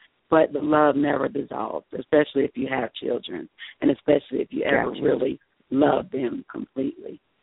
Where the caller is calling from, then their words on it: College Park, Georgia, United States; I was I'm calling from College Park, Georgia